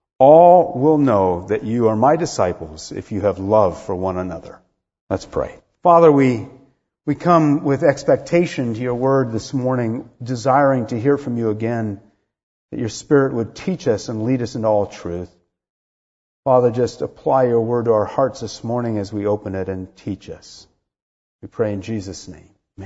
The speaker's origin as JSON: {"language": "English", "town": "Rome", "region": "Lazio", "country": "Italy", "tie": "born or raised there", "said": "And you know that I grew up in Rome, Italy, as a son of a missionary mother and father"}